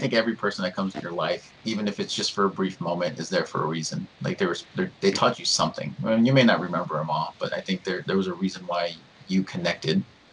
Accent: Midwest, United States; Listen, I'm from the Midwest. We're not that nice.

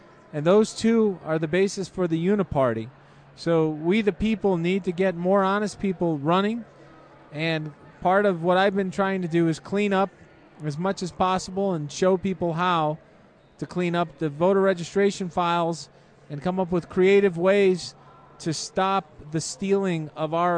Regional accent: Chicago, Illinois, United States; Yep, and in Chicago and then the Chicagoland area. But I've lived in Illinois my entire life.

